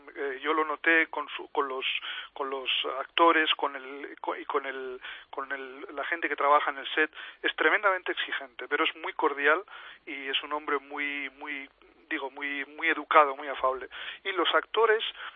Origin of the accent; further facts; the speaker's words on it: Bilbao, Basque Country, Spain; now in Taipei, Taiwan; yo soy de Bilbao y aquí en Taipei he estado en dos etapas. La primera estuve 7 años y ahora llevo 4 años.